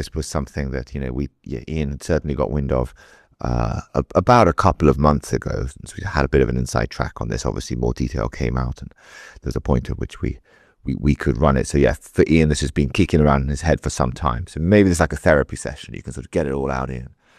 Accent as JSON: {"language": "English", "country": "United Kingdom", "said": "I'm British."}